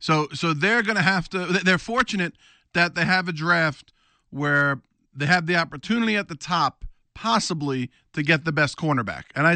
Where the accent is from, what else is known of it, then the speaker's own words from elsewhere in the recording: New York, United States; I grew up in New York. I guess I was a Giants fan as a kid.